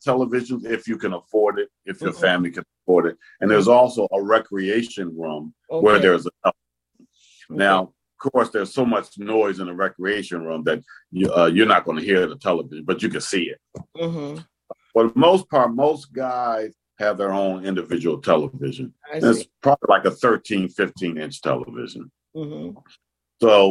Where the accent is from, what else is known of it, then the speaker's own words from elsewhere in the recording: Columbia, Maryland, United States; say I grew up in Columbia.